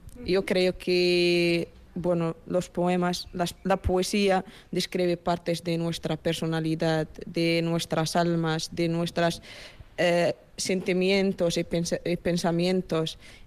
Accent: Morocco; Spanish is a second language; moved away as an adult; now in Vitoria, Spain; Soy de Marruecos.

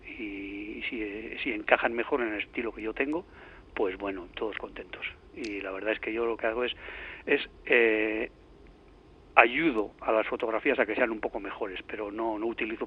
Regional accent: Eibar, Basque Country, Spain; yo era, ya sabes, ¿no?, muy eibarrés, como decimos, ¿no? Porque los de Eibar no somos de ningún sitio, ni de Bilbao ni de San Sebastián, somos de Eibar

